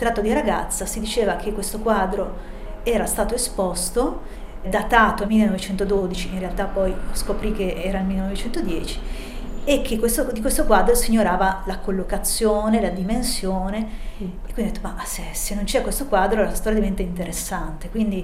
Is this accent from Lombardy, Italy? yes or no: yes; Lombardy, Italy; io sono partita da una piccola biblioteca che era quella del mio paese di origine, in Oltrepò Pavese, una biblioteca di provincia